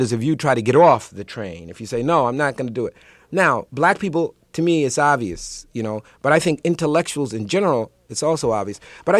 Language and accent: English; Newark, New Jersey, United States; also born or lived in New York; Yeah, I mean, I was born in Newark. I left, you know, like you said, to go away to college. But I came back to Newark because I knew that that was where I began